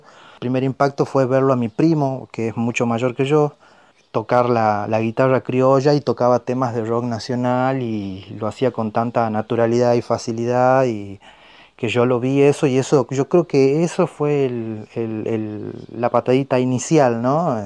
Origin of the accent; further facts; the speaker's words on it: Tucumán, Argentina; now in Buenos Aires, Argentina; Hace unos casi 6 años ya que estoy viviendo acá en Buenos Aires. Yo soy oriundo de Tucumán. Tucumán es una provincia que está al norte de Argentina, al noroeste.